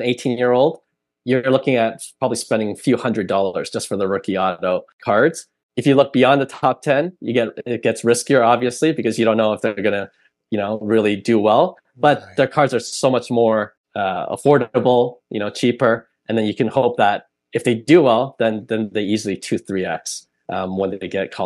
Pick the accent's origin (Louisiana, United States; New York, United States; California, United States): California, United States; Sacramento; I grew up in Sacramento. I'm only going to collect Sacramento Kings players.